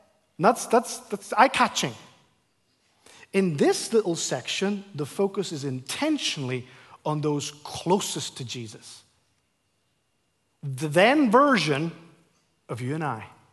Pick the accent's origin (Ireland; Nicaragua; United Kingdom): Ireland; And I'm Irish, so blood does boil in my veins.